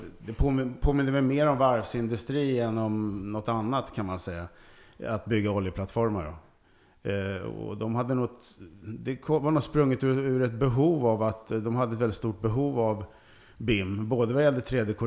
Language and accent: Swedish; Sweden; moved away as an adult; Jag var singel helt enkelt just då, så jag var ingen som höll mig hemma i Sverige.